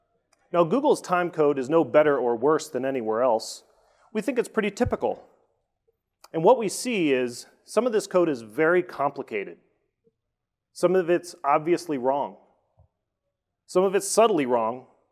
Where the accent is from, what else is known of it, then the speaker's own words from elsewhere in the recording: East Coast, United States; since I'm from the East Coast, where it's already about lunchtime.